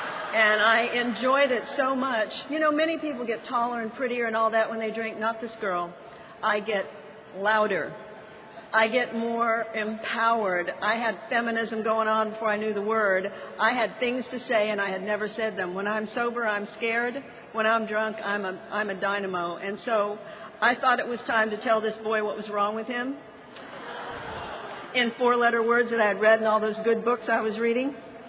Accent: Miami, Florida, United States; I grew up in Miami. It's a wonderful place to grow up back then. It was beautiful.

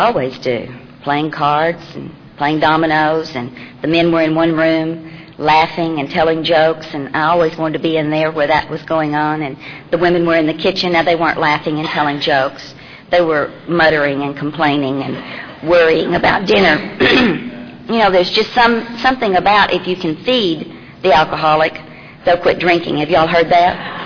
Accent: Dallas, Texas, United States; I'm from Dallas, and I go have a home group.

